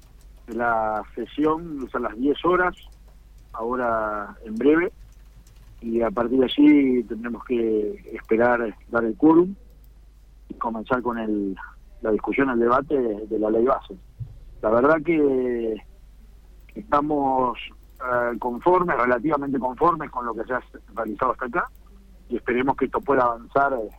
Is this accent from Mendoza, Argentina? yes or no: no; Santa Fe, Argentina; somos varios los santafesinos